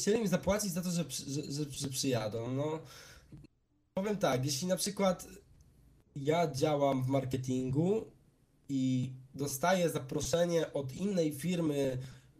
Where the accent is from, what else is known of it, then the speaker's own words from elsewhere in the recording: Kraków, Lesser Poland, Poland; ja jestem z Krakowa